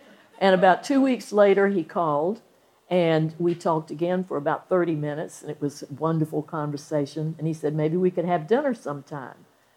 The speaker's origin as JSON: {"language": "English", "town": "Salisbury", "region": "North Carolina", "country": "United States", "tie": "born or raised there", "said": "There's a young man who's disabled in my hometown of Salisbury, North Carolina."}